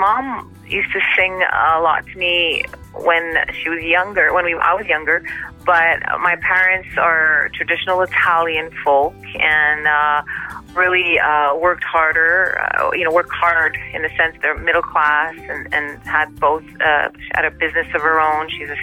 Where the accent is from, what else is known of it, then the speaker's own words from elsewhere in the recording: Montreal, Quebec, Canada; Yeah, Montreal has been is my hometown, born and raised. And I've been living here since.